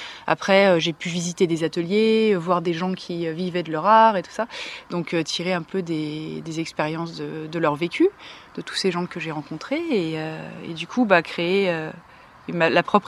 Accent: Île-de-France, France; Je suis parisienne. J'ai été élevée non pas dans Paris, mais en banlieue et dans les bois, donc je suis pas trop urbaine.

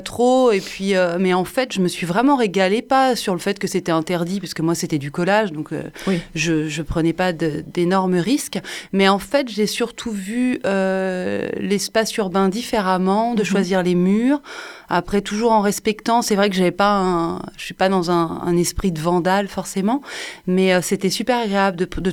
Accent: Paris, Île-de-France, France; moved away as an adult; also born or lived in Montpellier; Une adolescence à Paris. Ouais. Et j'ai quitté Paris pour rejoindre le Sud, où j'ai fait les Beaux-Arts.

